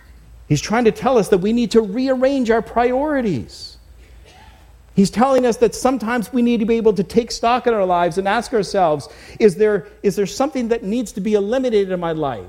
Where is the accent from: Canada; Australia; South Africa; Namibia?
Canada; now in United States; You know, I came from Canada just a year and a half ago. Many of you know that I was born and raised in that country, and hockey is big in Canada.